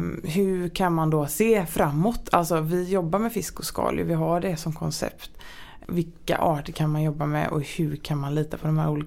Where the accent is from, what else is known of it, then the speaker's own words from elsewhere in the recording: Gothenburg, Västra Götaland County, Sweden; Jag är från Göteborg.